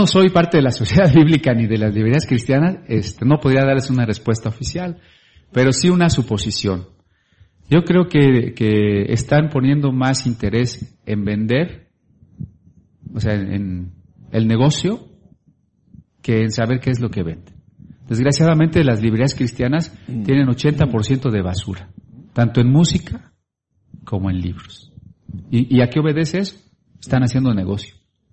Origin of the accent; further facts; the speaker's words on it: Mexico; como mexicanos, yo no quiero ser un simple mexicanito.